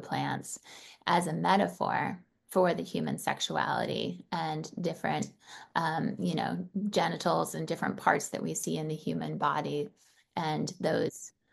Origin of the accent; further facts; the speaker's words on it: California, United States; now in Utah, United States; So, you know, I came from California and moved to Utah where I started doing this body of work. So coming from a very liberal, open state to going to a much more quiet, conservative state, right?